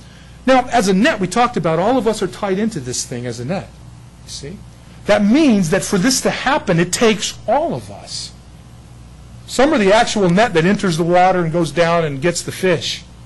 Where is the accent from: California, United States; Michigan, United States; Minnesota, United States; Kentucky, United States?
California, United States; San Diego; I grew up in the desert. I grew up in San Diego, but I didn't spend a lot of time fishing.